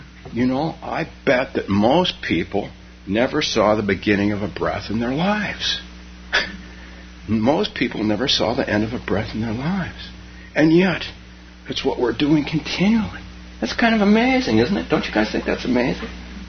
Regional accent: Palo Alto, California, United States; I had a Zen group in my hometown of Palo Alto

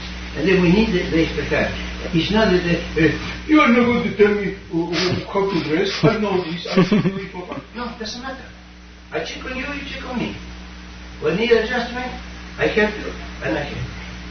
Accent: Argentina; Yes, I come from Argentina.

